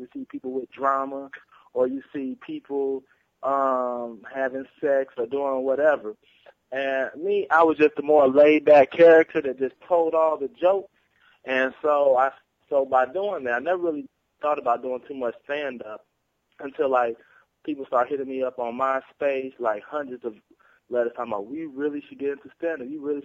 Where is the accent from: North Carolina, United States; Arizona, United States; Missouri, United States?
Missouri, United States; St. Louis; also born or lived in Arkansas; Well, I came from a large family. I was born in Arkansas, raised in St. Louis.